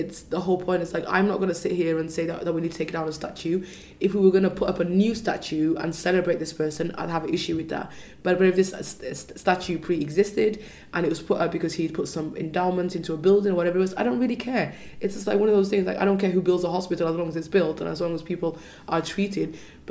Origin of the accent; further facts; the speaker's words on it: Bristol, South West England, United Kingdom; so I'm from Bristol, and the idea of Colston Hall having to be renamed